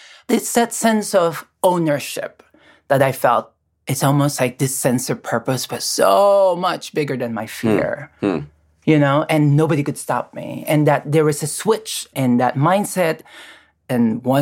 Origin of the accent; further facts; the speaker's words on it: Philippines; I'm born and raised in the Philippines. This is a country and culture that have a long history of gender fluidity.